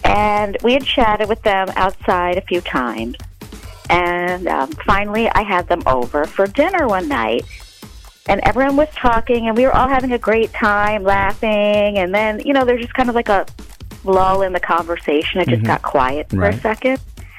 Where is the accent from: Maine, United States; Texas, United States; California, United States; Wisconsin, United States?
Wisconsin, United States; Madison; I'm from Madison.